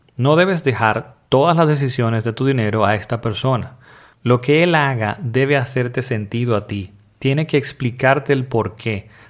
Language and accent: Spanish; Dominican Republic; desde aquí, desde el pueblo de Las Terrenas, bellísimo pueblo de Las Terrenas en mi país, República Dominicana